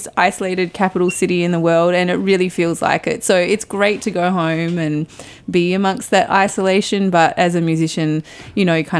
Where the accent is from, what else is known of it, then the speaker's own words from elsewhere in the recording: Perth, Western Australia, Australia; I'm from Perth in Western Australia. So, you know, the people always smiling, the sun's always shining. We're by the beach. There's a lot of seafood and chips.